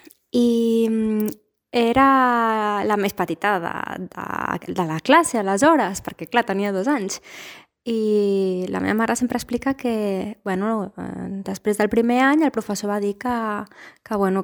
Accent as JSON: {"language": "Catalan", "town": "El Masnou", "region": "Catalonia", "country": "Spain", "said": "vam trobar una professora de música al meu poble, al Masnou"}